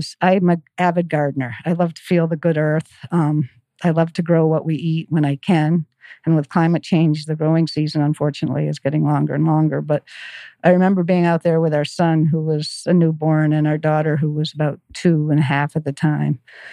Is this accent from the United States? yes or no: yes; Cape Elizabeth, Maine, United States; that's what led to the founding of the Beach to Beacon 10K in my hometown of Cape Elizabeth with the help of Nike and other sponsors.